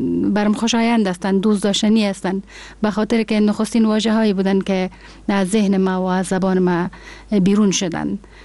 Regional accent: Kabul, Afghanistan; also born or lived in Peshawar, Pakistan; کودکی ما در می شهر کابل سپری شده، در می شهر تولد شدیم، در می شهر بزرگ شدیم. مکتب ابتدایی را در شهر کابل خواندم و از لیسه مریم خیرخانه فارغ شدم.

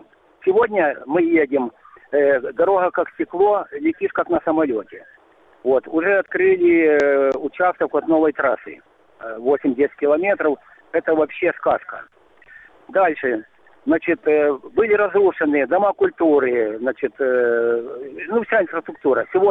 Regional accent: Crimea, Ukraine; я из Крыма

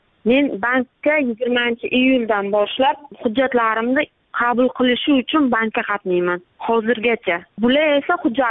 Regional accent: Angor, Surxondaryo Region, Uzbekistan; born there; 1990 yil 16 aprelda Angor tuman Gulzor mahallasida tug'ilganman.

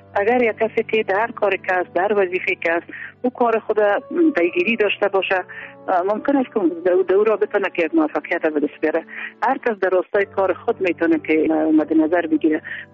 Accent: Kandahar, Afghanistan; also born or lived in Kabul; بعد از او ما از قندهار به کابل آمدیم.

